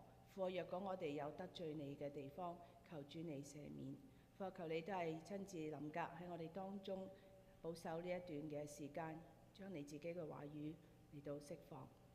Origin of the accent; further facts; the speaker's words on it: China; 咁呢個咧係我哋中國人嘅即係一啲嘅節期啦，好大嘅一個嘅年節啦。